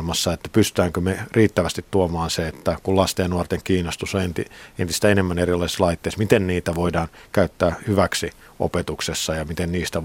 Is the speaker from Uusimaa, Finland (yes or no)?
yes; Helsinki, Uusimaa, Finland; mä oon itse Länsi-Pasilasta kotoisin